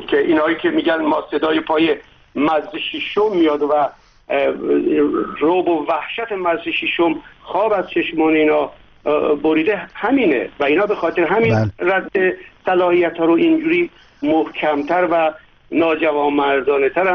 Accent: Iran; به عنوان یک ایرانی

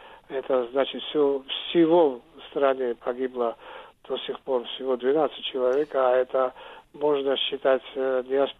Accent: Georgia; не мы такие гении, грузины, вообще.

